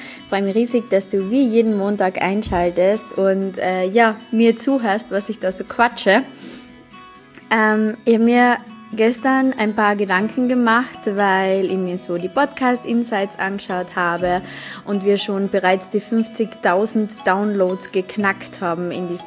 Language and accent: German; Carinthia, Austria; ich komme aus Kärnten, aus Österreich, aus einem mini kleinen Dorf. Kärnten kennt gefühlt nicht einmal jeder. Und dann komme ich auch noch so aus einem Mini-Dorf